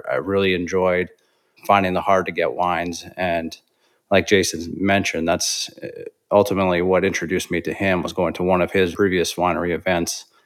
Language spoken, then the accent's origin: English; Canada; growing up in Canada, it was all beer.